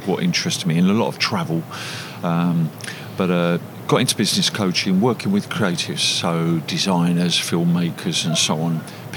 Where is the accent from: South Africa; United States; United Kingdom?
United Kingdom; London; now in Leicester, United Kingdom; I'm a Londoner, you can probably tell, but that was in Leicester. Had my family here.